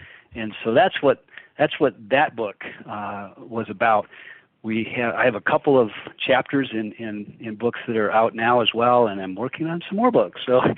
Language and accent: English; Harbor Springs, Michigan, United States; also born or lived in Flint; I was born in Flint. And then when I was about somewhere around 10 years old, I moved to a little tiny town in northern Michigan called Harbor Springs.